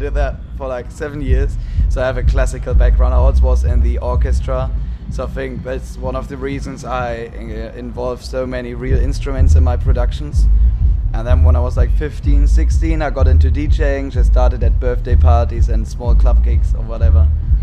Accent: Germany; English is a second language; my home country Germany

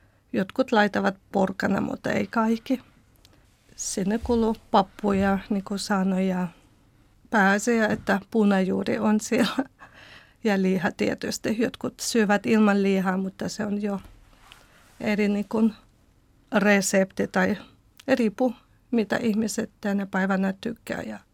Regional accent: Western Ukraine, Ukraine; Ja Länsi-Ukrainassa, mistä itse olen kotoisin, siihen kuuluu ehkä enemmän lihaa ja pappuja

